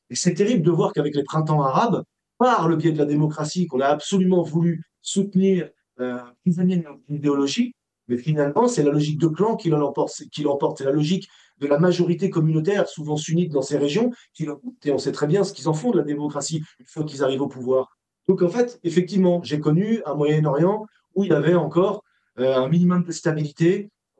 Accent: France; Heureusement que je suis français

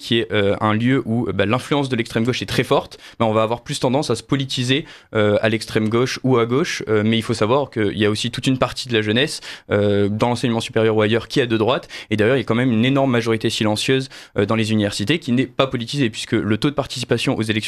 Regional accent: Provence-Alpes-Côte d'Azur, France; Moi, je viens d'un petit village du Var, donc rien à voir.

